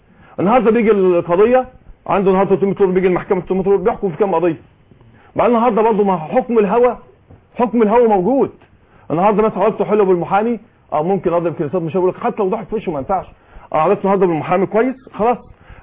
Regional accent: Zagazig, Sharqia Governorate, Egypt; رحنا مع الاخوه هناك في امن الدوله عندنا في الشرقيه في الزقازيق

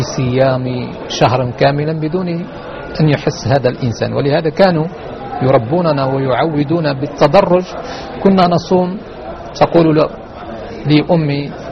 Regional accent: Morocco; now in Brazil; البرازيل انتقلت إليها 2002 يعني هاجرت من المغرب إلى البرازيل،

